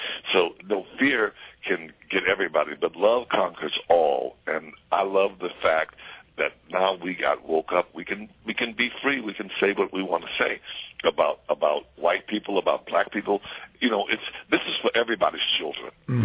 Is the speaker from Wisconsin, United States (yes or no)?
no; New Orleans, Louisiana, United States; because I'm from, you know, that voodoo place from, you know, where I'm from New Orleans, the voodoo